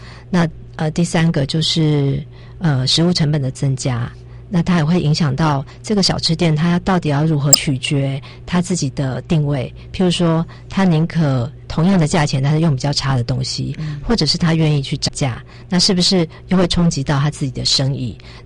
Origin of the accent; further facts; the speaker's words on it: Taiwan; 也就是我们台湾人来说的话比较适口的一个味道。